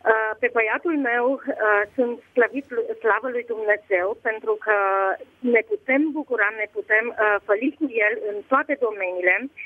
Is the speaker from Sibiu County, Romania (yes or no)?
yes; Mediaș, Sibiu County, Romania; și vin din România. Am fost crescută la Mediaș. M-am căsătorit în 88 în Arad. L-am cunoscut pe Dumnezeu când aveam 15 ani.